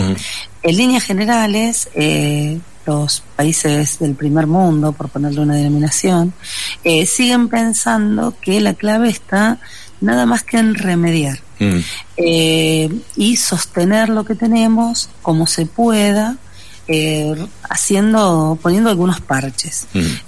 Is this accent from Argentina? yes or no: yes; Santa Fe, Argentina; Yo vengo de la provincia de Santa Fe, donde la problemática de atentar contra la vida en el humedal se ha vuelto moneda corriente.